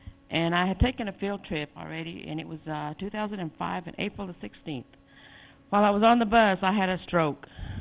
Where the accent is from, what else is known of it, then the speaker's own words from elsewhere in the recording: Lubbock, Texas, United States; I'm from Lubbock, Texas.